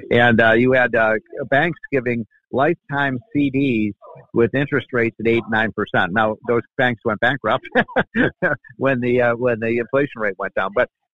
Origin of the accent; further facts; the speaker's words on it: Chicago, Illinois, United States; I'm from Chicago. I go to New York all the time.